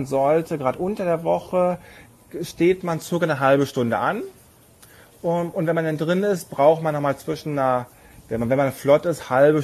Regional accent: Germany; Also da für uns als Deutsche mal wirklich Chapeau

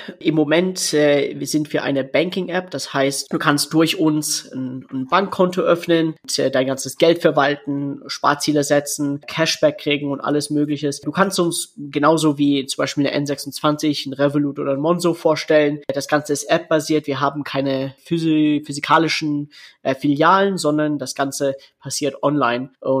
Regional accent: Canada; now in Germany; Und davor habe ich in Kanada gelebt. Ich bin in Kanada aufgewachsen, obwohl ich in Deutschland geboren bin.

